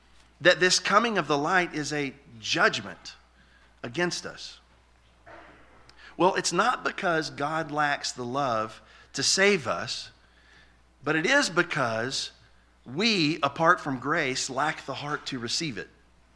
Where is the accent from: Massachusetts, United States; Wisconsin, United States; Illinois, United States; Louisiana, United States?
Louisiana, United States; You know, the cockroaches are really large where I'm from. I'm from Louisiana.